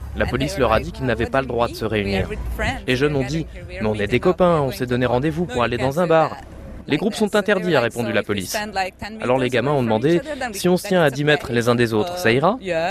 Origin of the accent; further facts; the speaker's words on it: Cologne, North Rhine-Westphalia, Germany; On vient de Cologne, en Allemagne. Chez nous, toute la ville fait la fête pour la Gay Pride.